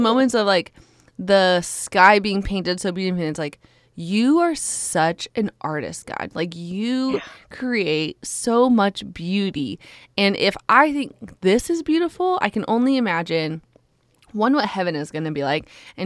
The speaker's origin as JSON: {"language": "English", "region": "Alaska", "country": "United States", "tie": "born or raised there", "lives_now": "Texas, United States", "said": "I grew up in Alaska, and the mountains are so stinking majestic there."}